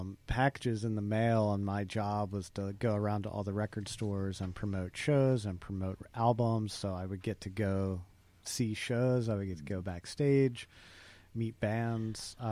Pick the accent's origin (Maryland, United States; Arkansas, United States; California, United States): Maryland, United States; Perryville; also born or lived in Havre de Grace; Yeah, and I grew up in the town across the river from that, in a town called Perryville, Maryland, which is kind of at the top of the Chesapeake Bay.